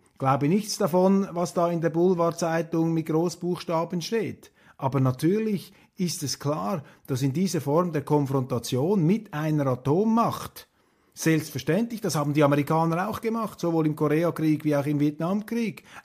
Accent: Zurich, Switzerland; Aber sie werden als Berner jetzt vermutlich den Kopf schütteln über diese dilettierenden Ausschweifungen eines Zürchers.

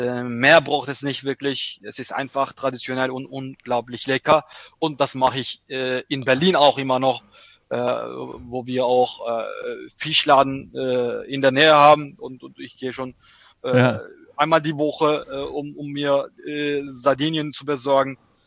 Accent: Black Sea Region, Turkey; ich komme aus der Schwarzmeerregion, wie ich schon sagte.

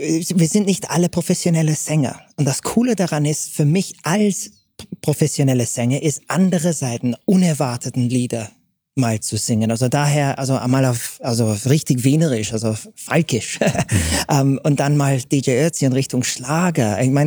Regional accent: England, United Kingdom; born there; German is a second language; das war also als gebürtige Engländer ohne deutschsprachige Wurzeln, das nochmal ins Kasten zu bringen, war schon richtig hart

